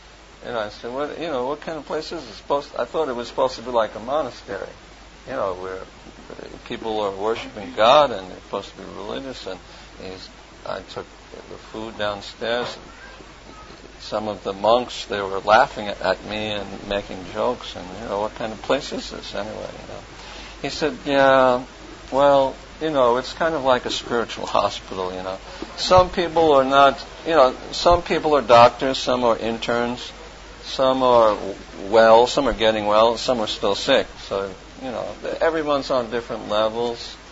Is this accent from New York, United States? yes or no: yes; Manhattan, New York, United States; because I'm from the city, you know, I'm from Manhattan. You know, I was the only white kid in my high school.